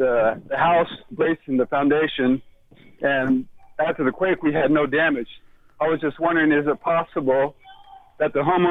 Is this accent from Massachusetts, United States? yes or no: no; California, United States; now in Kansas City, United States; I'm actually from the Bay Area, and I was just wondering if we could take a proactive approach to this.